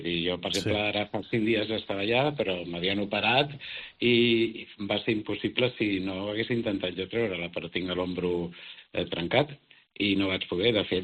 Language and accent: Catalan; Balearic Islands, Spain; som de Menorca tots